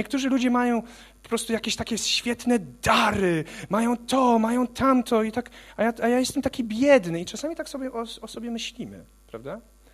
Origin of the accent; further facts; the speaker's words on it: Łódź, Łódź Voivodeship, Poland; ja jestem po prostu taki chłopak z Łodzi. Wychowałem się na podwórku jakimś tam dalej, lubiłem pokopać sobie w piłkę i teraz lubię rugby.